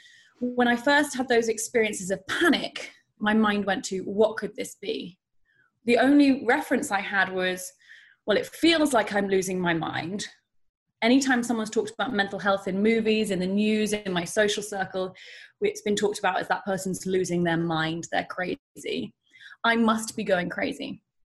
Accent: United Kingdom; I love the NHS and think it's probably the most important thing that we have as British people

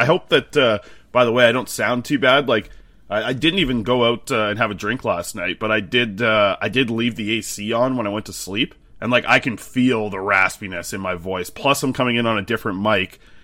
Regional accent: Nanaimo, British Columbia, Canada; So my hometown in Nanaimo

